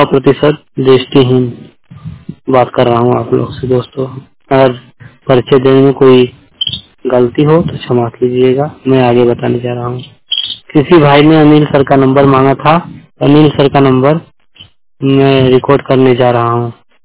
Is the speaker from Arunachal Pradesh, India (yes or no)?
no; Mirzapur, Uttar Pradesh, India; मेरा जिला मिर्जापुर, राज्य उत्तर प्रदेश, ग्राम स्वशिल्पी … 100% दृष्टिहीन बात कर रहा हूँ